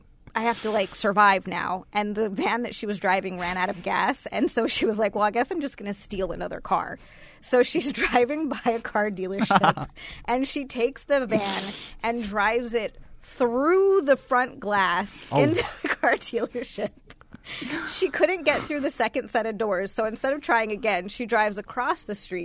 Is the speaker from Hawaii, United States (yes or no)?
yes; Hawaii, United States; moved away as an adult; Yeah, I'm born and raised in Hawaii.